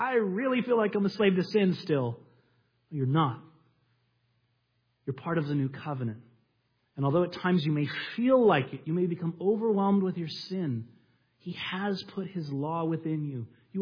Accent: California, United States; And he goes, we're both from California.

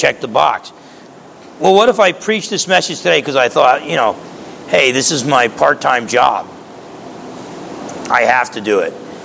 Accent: New Jersey, United States; I grew up in New Jersey. Essex County, New Jersey.

